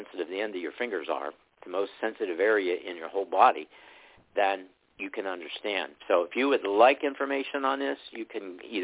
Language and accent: English; Greensburg, Pennsylvania, United States; I'm from Greensburg, Pennsylvania. If you know where that is, it's southwestern Pennsylvania.